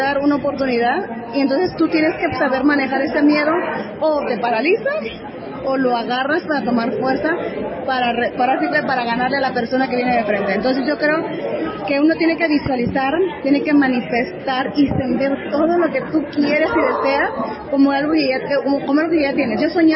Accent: Guerrero, Mexico; soy del estado de Guerrero, cantante, empresaria de la marca Tres Amantes Mezcal.

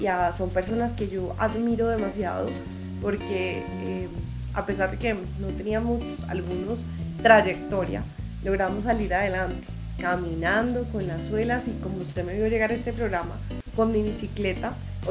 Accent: Colombia; Soy gran colombiana, mucho honor

